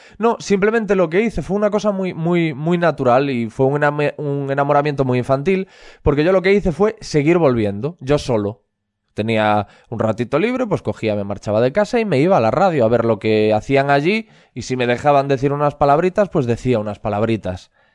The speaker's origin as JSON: {"language": "Spanish", "town": "Corcubión", "region": "Galicia", "country": "Spain", "said": "Yo soy de un pueblo marinero que se llama Corcubión, que debe de tener cerca de 1.500 habitantes y en el que tampoco hay muchísimas cosas que ver, salvo que te vayas a la ciudad más cercana, que es Coruña, y está a 1 hora y pico."}